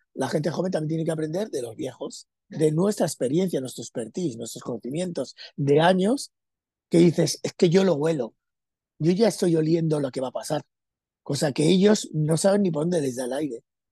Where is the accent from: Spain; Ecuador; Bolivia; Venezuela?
Spain; Basque Country; yo conocí a Argentina, soy vasco